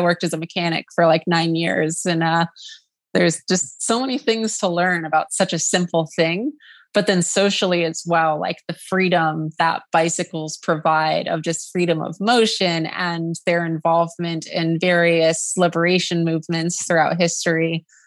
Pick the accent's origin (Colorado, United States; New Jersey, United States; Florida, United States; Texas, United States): Florida, United States; West Palm Beach; South Florida in the West Palm Beach area. So my local racetrack that I would go to is called Okeechobee BMX.